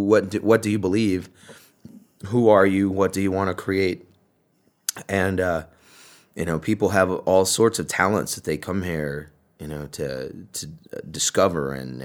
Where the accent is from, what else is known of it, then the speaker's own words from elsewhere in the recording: Austin, Texas, United States; You know, I grew up, you know, like I said, I'm from Austin. I went to an arts magnet high school